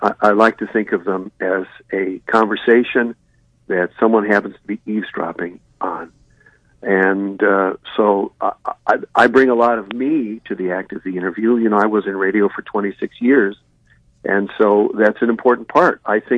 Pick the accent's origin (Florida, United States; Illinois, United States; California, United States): Illinois, United States; Chicago; now in Seattle, United States; When you ask me where I'm from, I'll always say Chicago, but I live in the Rainier Beach